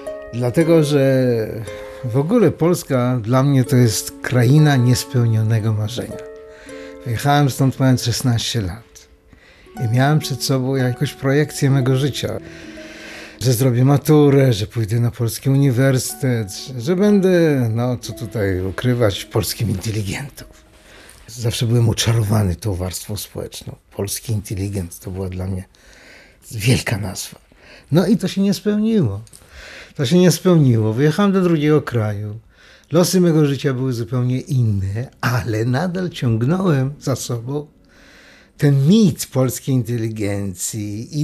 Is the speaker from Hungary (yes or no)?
no; Siberia, Russia; a myśmy byli tam w Syberii. I teraz w Syberii ja się wychowałem jako Polak. Mama ze mną mówiła po polsku, nie po rosyjsku, nie po żydowsku, tylko po polsku.